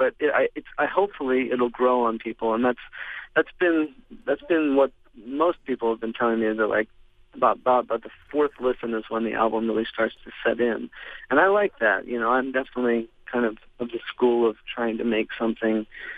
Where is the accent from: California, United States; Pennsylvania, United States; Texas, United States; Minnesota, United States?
Pennsylvania, United States; Lancaster; I have to say, I'm very lucky with my upbringing. I was raised Mennonite in Lancaster, and the Mennonite Anabaptists, you know, they're very peaceful people and very simple and very earnest and kind and forgiving.